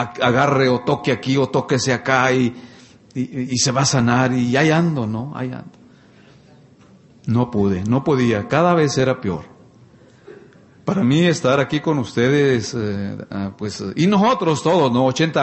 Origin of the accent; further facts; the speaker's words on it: Durango, Mexico; now in United States; Yo vengo, es un pueblo en Durango, ¿no? De donde yo soy.